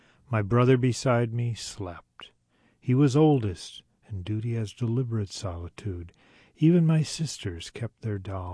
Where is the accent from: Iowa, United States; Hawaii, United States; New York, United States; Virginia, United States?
Iowa, United States; In Iowa, by the Wisconsin border, in the very Midwest of the Midwest.